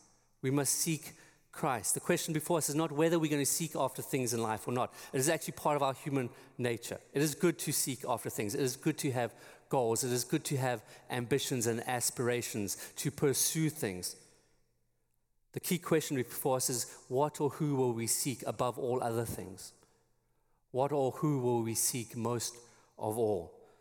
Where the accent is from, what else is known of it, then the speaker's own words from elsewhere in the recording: South Africa; also born or lived in England; I'm originally from South Africa, for those who are visiting, and I spent a little time in England coaching at a school and teaching